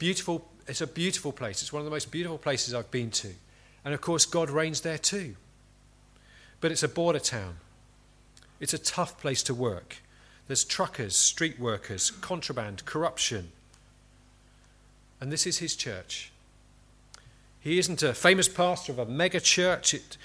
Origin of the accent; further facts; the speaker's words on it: United Kingdom; And I said, look, I'm British.